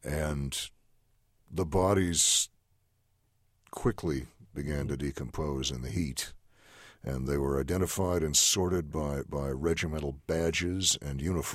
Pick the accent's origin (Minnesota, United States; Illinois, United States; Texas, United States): Illinois, United States; spoke with them a great deal about all of this, but largely because I was from Illinois.